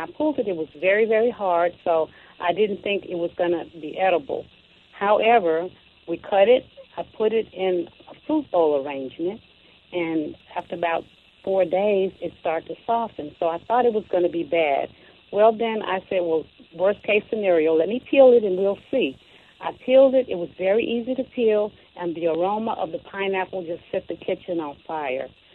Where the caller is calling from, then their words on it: Shreveport, Louisiana, United States; I am calling from Shreveport, Louisiana.